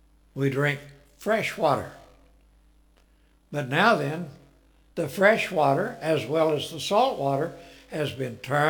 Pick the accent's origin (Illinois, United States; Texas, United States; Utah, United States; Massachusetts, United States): Texas, United States; Quitman; I was raised down in near Quitman in East Texas.